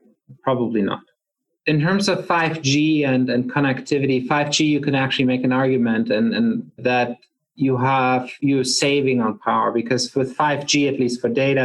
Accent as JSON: {"language": "English", "country": "Germany", "said": "I'm originally from Germany"}